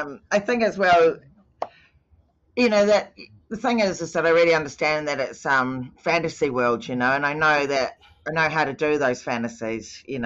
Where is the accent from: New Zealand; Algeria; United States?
New Zealand; because I grew up in New Zealand, I grew up in quite serious situations